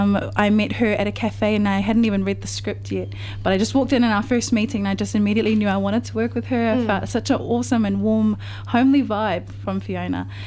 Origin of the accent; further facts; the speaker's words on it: Rotorua, Bay of Plenty, New Zealand; I'm from Rotorua.